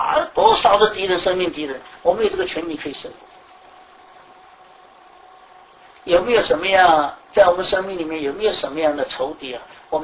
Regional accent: China; 但是只是这样一个我们中国人比较能够容易的一种东西来讲

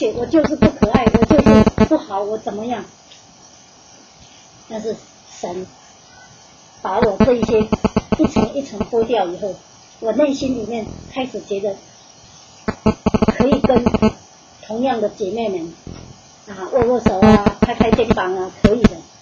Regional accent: Taiwan; 所以反正我不开口，人家不知道我是台湾人

